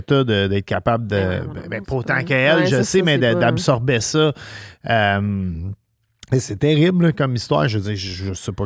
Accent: Amqui, Quebec, Canada; L'histoire se passe dans ma ville natale, Amqui. Une petite ville où la tranquillité règne et que la confiance entre citoyens est naturelle.

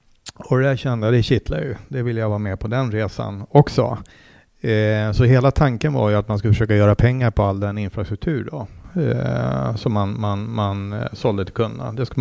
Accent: Mora, Dalarna County, Sweden; also born or lived in Uppsala; Född och uppvuxen som sagt i Mora. Jag pluggade i Uppsala till civilekonom.

